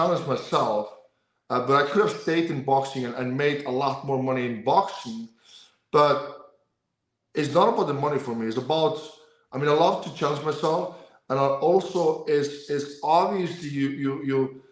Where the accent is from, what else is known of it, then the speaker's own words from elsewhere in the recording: Iceland; English is a second language; So home right now, it has always been Iceland. I'm born and raised in Iceland. I live in Iceland. I'm close to the capital, Reykjavik. I live in a town called Kópavog, Garðabær.